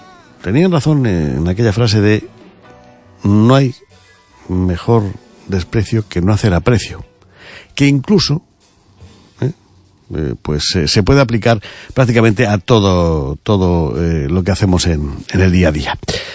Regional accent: Galicia, Spain; Caray, somos españoles, somos gallegos.

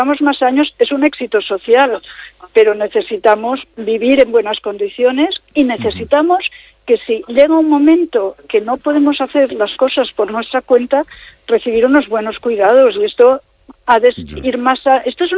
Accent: Barcelona, Catalonia, Spain; Yo vengo de Barcelona, que es una ciudad que en principio, pues, con cierto bienestar, pero donde hay desigualdades también.

